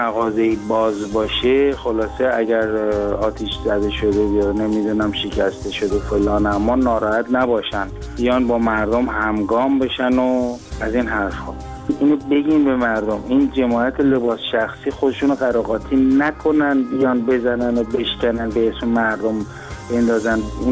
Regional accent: Iran; now in Sweden; من یه ایرانی هستم که سالهاست تو سوئد زندگی میکنم،

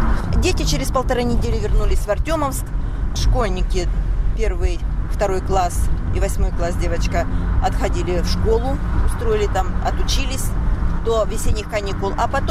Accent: Ukraine; Ты русский, я украинец. Мы одинаковые.

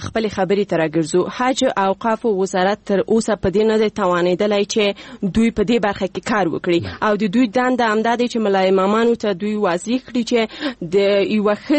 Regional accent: Paktia, Afghanistan; زه د پکتیا د دسي یو ولسوالیم چې اصلا الته د انجونو لپاره هیڅ کوانځای نشته.

